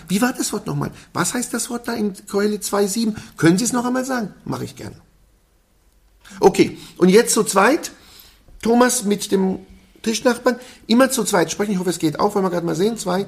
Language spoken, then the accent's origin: German; Jerusalem, Jerusalem District, Israel; first language Aramaic; German is a second language; Ich habe das große Glück und die große Gnade, im Heiligen Land geboren worden zu sein. Ich bin aufgewachsen in Jerusalem, in Israel, kenne die Sprache Jesu als Muttersprache, kenne die Mentalität des Orients